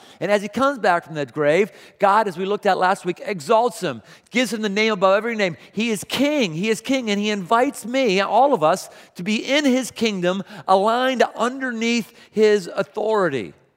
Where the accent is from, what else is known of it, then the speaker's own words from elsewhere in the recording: Pittsburgh, Pennsylvania, United States; I remember when I was a kid and growing up in Pittsburgh, I went to the Monroeville Mall with my mom